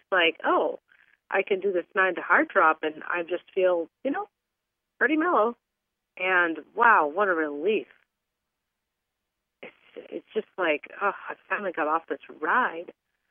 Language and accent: English; Midwest, United States; also born or lived in West Coast; I was raised in the Midwest around a large population of people who generally don't believe in meditation. And then I lived in the West Coast for many years around a larger population of people who do believe in meditation.